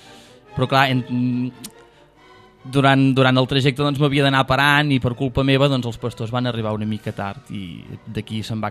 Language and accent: Catalan; Catalonia, Spain; vaig néixer en una masia recòndita d'aquí de Catalunya. Soc català